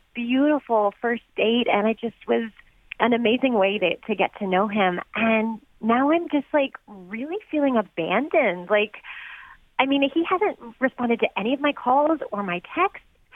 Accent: Yellow Springs, Ohio, United States; Yeah, I'm from Yellow Springs.

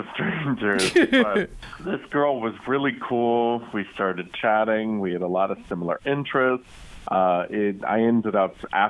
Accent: Piqua, Ohio, United States; I'm from Piqua.

